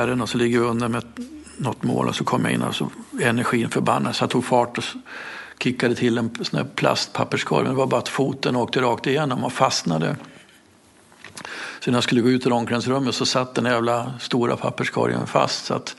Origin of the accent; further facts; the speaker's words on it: Falun, Dalarna County, Sweden; also born or lived in Ljusdal / Timrå; jag är född i Falun, är dalmas, känner mig nog som dalmas. Har sommarstuga i Svärdsjö som jag börjar på bli mer och mer i.